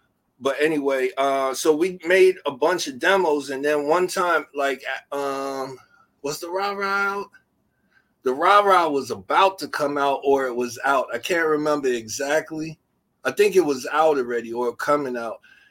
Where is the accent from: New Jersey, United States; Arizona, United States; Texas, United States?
New Jersey, United States; Irvington; Okay, I'm from Irvington, New Jersey, and then our studio was in Newark, New Jersey, on Springfield Avenue and 20th Street.